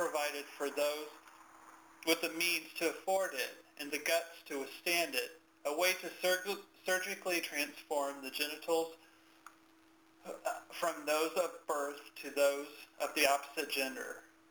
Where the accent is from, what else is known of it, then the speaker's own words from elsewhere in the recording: Indiana, United States; And thinking about that time as a child and thinking about I grew up in Indiana, but how kind of backwards things were.